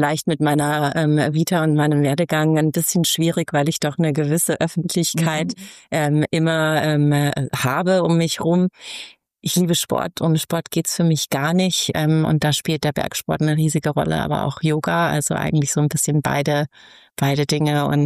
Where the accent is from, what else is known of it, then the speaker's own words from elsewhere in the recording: Munich, Bavaria, Germany; Und die sind bei mir schlichtweg als Münchner Kindl hier in München.